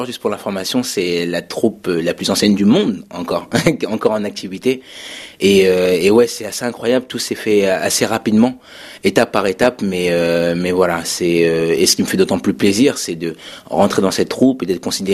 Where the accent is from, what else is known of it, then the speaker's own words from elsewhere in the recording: Vernon, Normandy, France; Vernon, dans ma ville d'origine. Je suis normand, je suis vernonnais.